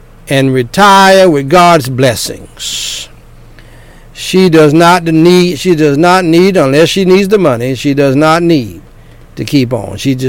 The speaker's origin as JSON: {"language": "English", "region": "Florida", "country": "United States", "said": "I'm partly from Florida myself"}